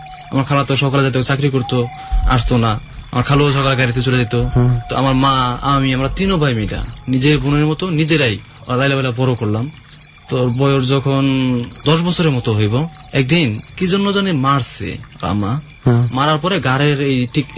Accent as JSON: {"language": "Bangla", "town": "Gazipur", "region": "Dhaka Division", "country": "Bangladesh", "said": "আমার বাড়ি হয়েছে গাজীপুরে সদরে, আমার বাড়ি।"}